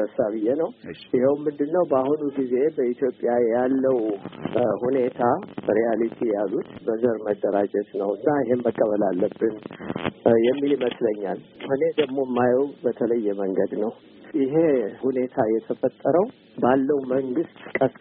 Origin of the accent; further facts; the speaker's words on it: Gondar, Amhara, Ethiopia; እኔ ለምሳሌ ጎንደር ተወልጄ አድጌ